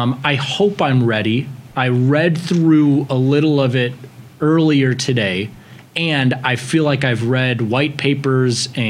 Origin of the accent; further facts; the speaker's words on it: Chicago, Illinois, United States; I was from, I'm from Beverly on the south side of Chicago